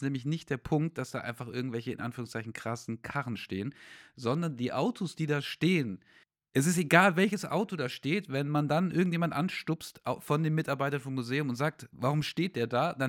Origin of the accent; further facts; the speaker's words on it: Stuttgart, Baden-Württemberg, Germany; born there; ich bin in Stuttgart geboren